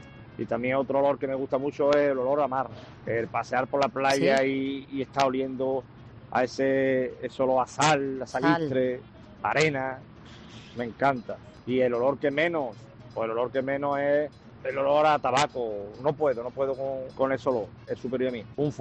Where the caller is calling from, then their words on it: Seville, Andalusia, Spain; de Sevilla.